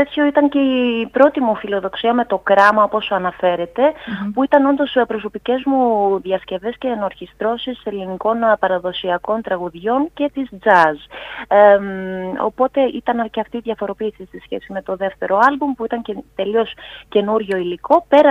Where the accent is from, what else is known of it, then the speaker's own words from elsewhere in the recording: Drama, Eastern Macedonia and Thrace, Greece; Είχα την μεγάλη χαρά να το ηχογραφήσω στην πόλη μου, τη Δράμα, όπου και πέρασα αυτό το χρονικό διάστημα